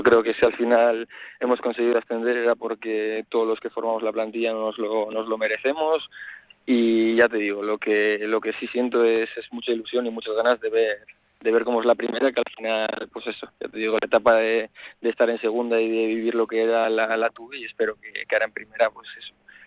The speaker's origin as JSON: {"language": "Spanish", "town": "Amorebieta-Etxano", "region": "Basque Country", "country": "Spain", "said": "soy de Sornocha, soy soy vizcaíno, así que formado en el Amorebieta"}